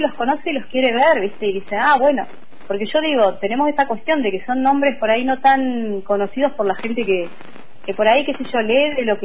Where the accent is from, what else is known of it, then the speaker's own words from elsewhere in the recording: Bahía Blanca, Buenos Aires Province, Argentina; yo me vengo de Bahía Blanca, ¿no? Cuando llego acá a mí me sorprende la cantidad de movida que hay